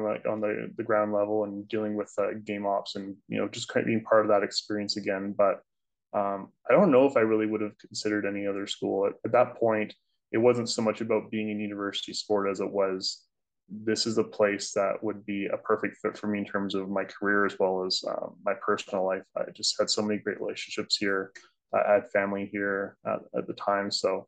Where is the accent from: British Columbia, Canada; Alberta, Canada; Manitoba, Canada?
British Columbia, Canada; Victoria; So I was already working back in Calgary, but when that tournament was coming to my hometown